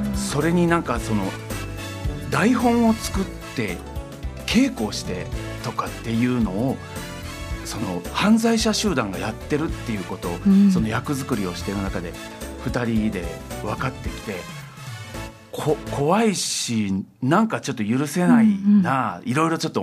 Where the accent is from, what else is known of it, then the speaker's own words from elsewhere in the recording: Osaka, Japan; 私は大阪出身で、大阪で、ずっと演劇をやっておりまして、